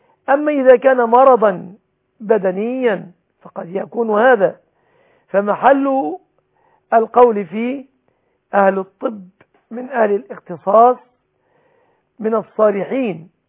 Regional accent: Egypt; بلادنا مصر

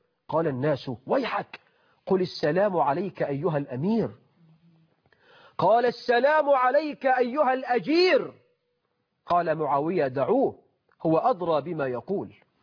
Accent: Egypt; عندنا في مصر ولا فخر نساء بلطجيات

